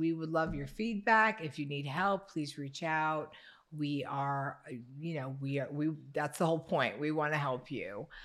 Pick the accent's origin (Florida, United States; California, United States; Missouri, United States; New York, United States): Florida, United States; I am here from South Florida.